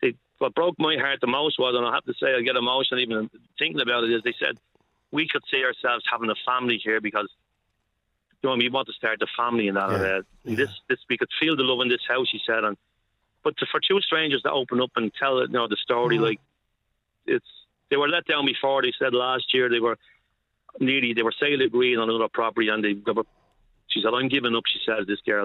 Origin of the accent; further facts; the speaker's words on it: Ballyfermot, Leinster, Ireland; I'm from Ballyferma, Joe, all my life. I moved to Crumlin, unfortunately, for 2 years, but I'm 63 years of age and I'm 61 years in Ballyferma